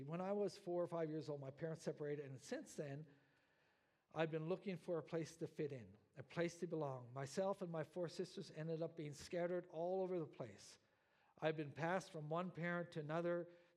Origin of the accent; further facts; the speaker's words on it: Newfoundland and Labrador, Canada; I'm from Labrador and I'm from an Inuit background.